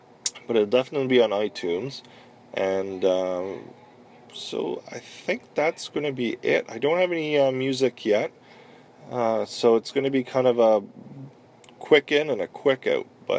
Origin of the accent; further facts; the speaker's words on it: Canada; I am Canadian. This is a Canadian podcast.